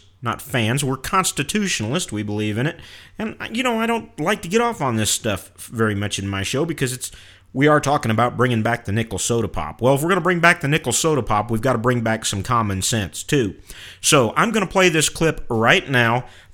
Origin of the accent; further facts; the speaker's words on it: Missouri, United States; I'd like to tell you about something that's going on back in my home state in Missouri right now.